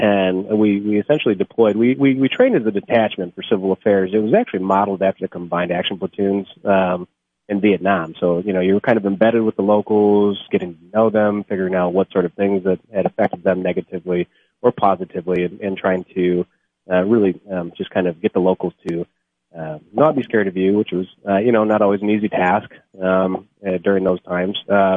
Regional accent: Charlevoix, Michigan, United States; I'm from Charlevoix, Michigan, originally. Graduated from Whitehall, Michigan.

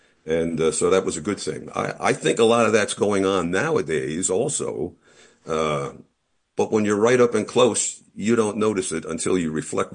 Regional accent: New Jersey, United States; But growing up in New Jersey, having been born in 1947, the 50s were, somewhat tranquil

